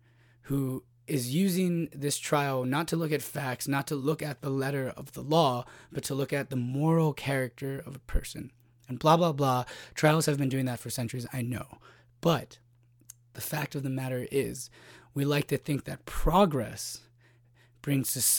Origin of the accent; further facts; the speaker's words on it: Hawaii, United States; for the longest time in my safe little liberal arts / growing up in Hawaii private school bubble